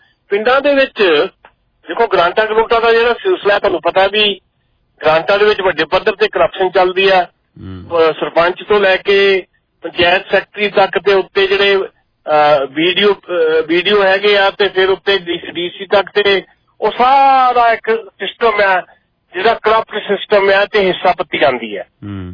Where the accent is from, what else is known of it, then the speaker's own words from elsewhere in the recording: Punjab, India; ਆਪਣੇ ਹਲਕੇ ਚ ਸਾਡਾ ਬੰਗਾ ਹਲਕਾ ਪੈਂਦਾ ਸੀ, ਅੱਜ ਕੱਲ ਸਾਡੇ ਪਿੰਡ ਨੂੰ ਫਲੋਰ ਨਾਲ ਜੋੜਤਾ।